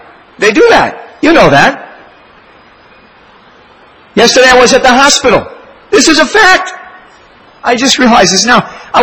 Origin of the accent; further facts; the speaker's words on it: Michigan, United States; hey, I'm from Michigan. I used to root for Michigan.